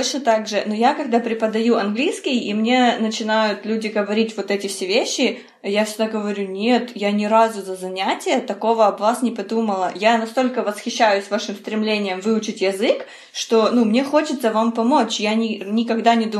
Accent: Eastern Ukraine, Ukraine; Понятно, что это, ну, это один из моих родных языков, да, потому что я из Восточной Украины.

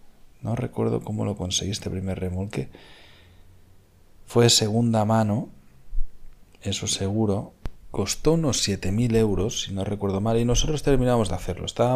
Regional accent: Catalonia, Spain; Yo soy de cercanías de Barcelona.

